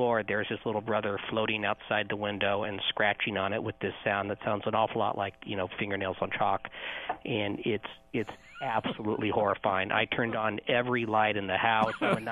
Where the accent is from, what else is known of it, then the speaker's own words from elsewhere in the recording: Kansas City, United States; especially where I grew up in Kansas City, in a suburb of Kansas City. So it was a very quiet place.